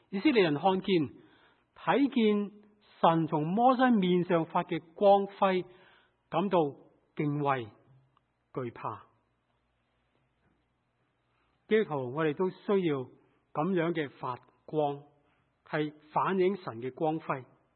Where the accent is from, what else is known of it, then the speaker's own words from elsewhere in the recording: Hong Kong; 正如好像我们香港人，我们很自豪香港这个城市是东方之珠，是东方灿烂的明珠